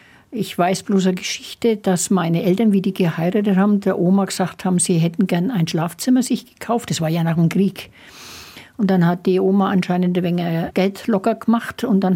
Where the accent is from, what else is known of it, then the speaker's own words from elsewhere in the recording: Schwabach, Bavaria, Germany; also born or lived in Kelheim; Geboren bin ich in Kelheim. Aufgewachsen bin ich in Schwabach.